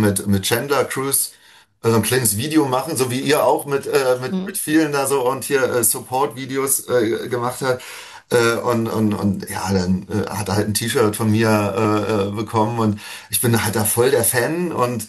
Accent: Germany; erstmal, also als Deutscher schon eine Ehre

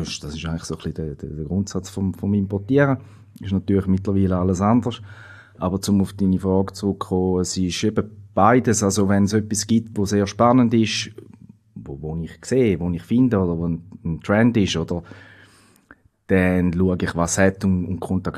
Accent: Switzerland; das ist sicher auch ein bisschen unsere Art, also jetzt nicht nur im Mövenpick, sondern bei uns in der Schweiz

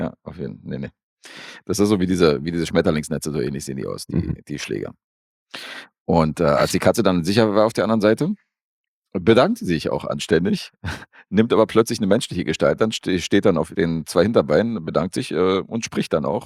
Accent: Serbia; Als ich, als Serbe.

